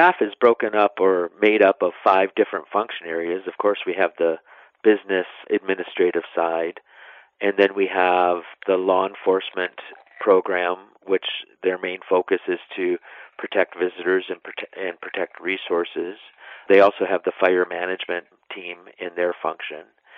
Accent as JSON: {"language": "English", "region": "Wisconsin", "country": "United States", "said": "I'm originally from West Central Wisconsin."}